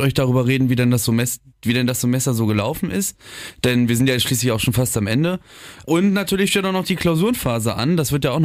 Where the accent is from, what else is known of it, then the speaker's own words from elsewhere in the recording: Hildesheim, Lower Saxony, Germany; hat mich dann zurück nach Hildesheim gebracht, wo ich ja herkomme, wo ja meine Heimat ist.